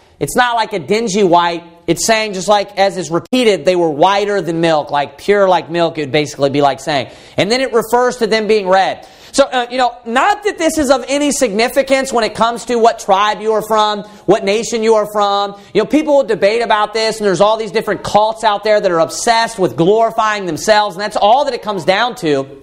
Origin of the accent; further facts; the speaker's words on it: Kentucky, United States; And I'm from Kentucky, for crying out loud.